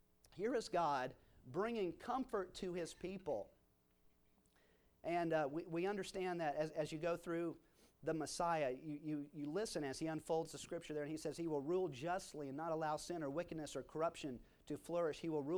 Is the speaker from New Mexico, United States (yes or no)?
no; Taylor, South Carolina, United States; I grew up in Taylor, South Carolina